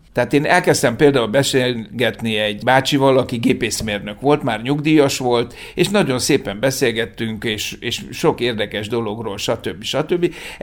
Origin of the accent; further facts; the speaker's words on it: Hungary; Mert hogy ott érzik igazán, hogy magyar emberek vagyunk, és hogy tisztelnek és becsülnek minket azért, amit csinálunk és ahogy csináljuk.